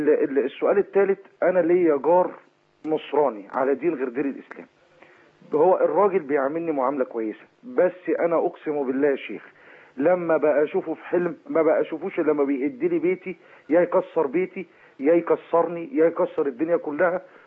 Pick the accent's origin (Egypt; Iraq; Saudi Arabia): Egypt; يغيروا محلات اقامتهم عندنا في مصر هنا